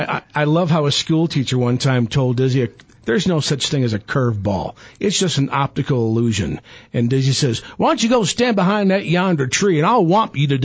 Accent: St. Louis, Missouri, United States; because I'm from St. Louis

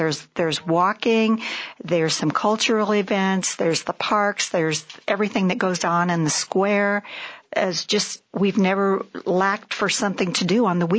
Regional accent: Nebraska, United States; moved away as an adult; also born or lived in Indiana; now in Prescott, United States; I was born and raised in Nebraska, later moved to Indiana, where I lived for several years.

